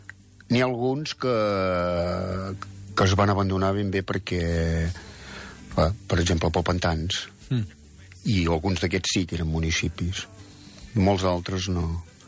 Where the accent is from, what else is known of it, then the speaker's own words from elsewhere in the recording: Catalonia, Spain; jo, per exemple, que sóc de l'Empordà, de la Baix Empordà